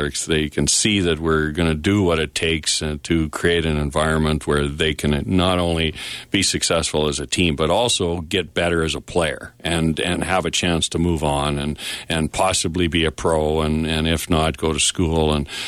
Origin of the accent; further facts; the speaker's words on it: Saskatchewan, Canada; Hey, come on, I'm from Saskatchewan.